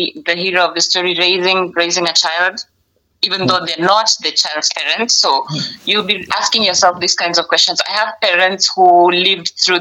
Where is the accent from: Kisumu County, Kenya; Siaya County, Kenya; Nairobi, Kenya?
Siaya County, Kenya; Game; So, yeah, that answers the question. I'm from a place called Game.